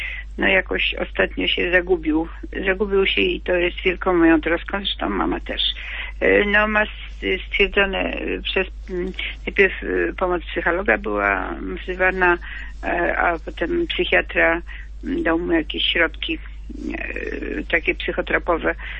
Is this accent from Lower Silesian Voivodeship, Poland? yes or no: no; Warsaw, Masovian Voivodeship, Poland; My jesteśmy z Warszawy.